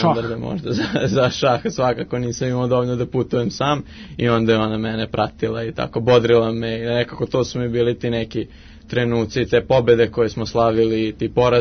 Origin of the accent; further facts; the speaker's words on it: Crepaja, Vojvodina, Serbia; Mesto rođenja, ja sam odrastao sam u Crepaj do svoje 18. godine kada sam prešao u Novi Sad.